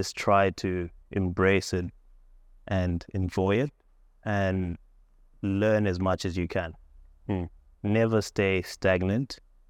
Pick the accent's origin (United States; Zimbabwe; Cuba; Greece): Zimbabwe; moved away as an adult; now in Australia; So I'm from Zimbabwe originally and didn't know a thing about the Gold Coast, right?